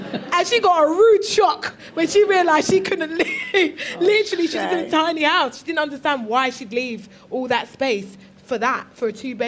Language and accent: English; United Kingdom; when I go to Jamaica, because I'm from Britain